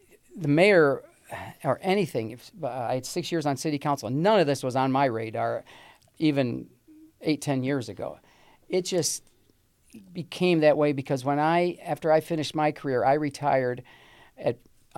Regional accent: Perrysburg, Ohio, United States; Perrysburg, I grew up in Perrysburg

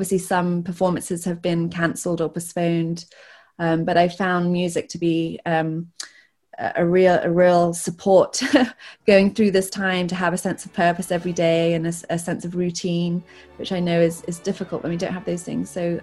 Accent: United Kingdom; which was, as a Brit, incredibly exciting.

